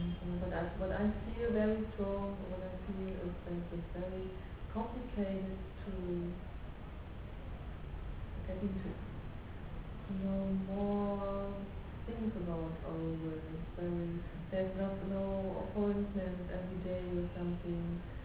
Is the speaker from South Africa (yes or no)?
no; Germany; I'm from Germany. I'm half Indian, half German. And I'm here for 10 days.